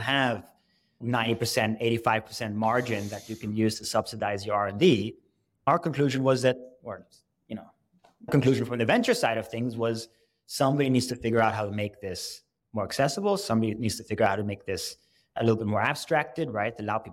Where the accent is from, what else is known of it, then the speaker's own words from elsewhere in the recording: New York, United States; which is really, as a New Yorker, really is the boonies for us.